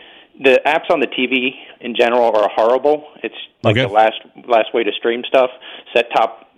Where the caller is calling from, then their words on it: Henrico, Virginia, United States; Hey, guys. … from Henrico, Virginia.